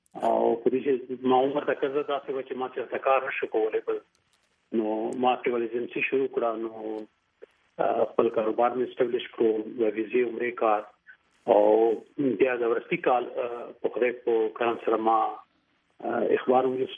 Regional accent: Attock, Punjab, Pakistan; زه د پاکستان کې اټک یو ورکو غوډه کله دی

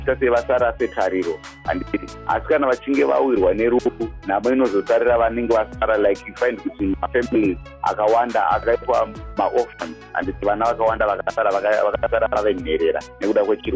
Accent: Harare, Zimbabwe; I'm from Zimbabwe, Harare.

